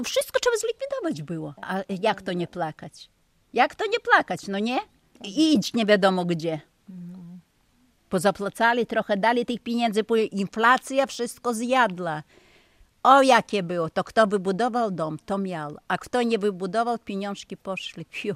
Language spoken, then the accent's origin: Polish; Luka, Podlaskie Voivodeship, Poland; ja pochodzę z Luki też. Urodzona, wychowałam się od malutkiego. 20 lat mieszkałam w Luce. I jak zaczęli już wysiedlać, to ja do Białegostoku wyszłam za mąż. Jak poszłam na emeryturę, to przyjechałam tu już i do Białegostoku nie wróciłam